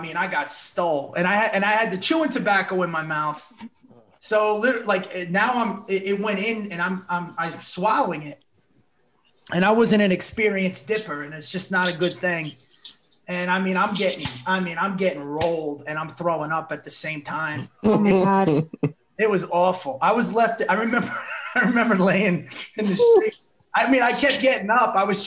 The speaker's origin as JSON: {"language": "English", "region": "New Jersey", "country": "United States", "tie": "born or raised there", "also_born_or_lived": "South Florida", "said": "I grew up in North Jersey and then went to high school in South Florida."}